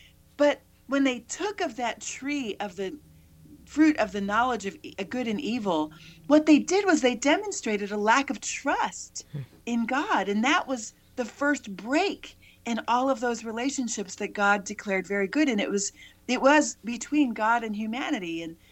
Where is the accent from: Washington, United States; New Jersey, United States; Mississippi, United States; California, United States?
New Jersey, United States; Cape May; 15 minutes from my house where I grew up in Cape May